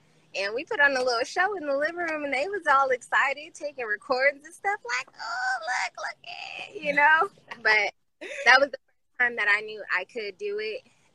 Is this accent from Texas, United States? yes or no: no; Vallejo, California, United States; I'm from Vallejo.